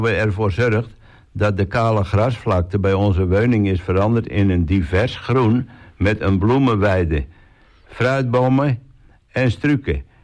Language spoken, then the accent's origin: Dutch; Rotterdam, South Holland, Netherlands; Ik kom uit Rotterdam-Zuid. In een naoorlogse arbeiderswijk in aanbouw. Ik heb Nederlands gestudeerd in Utrecht en daarna in Amsterdam heb ik er gewoond.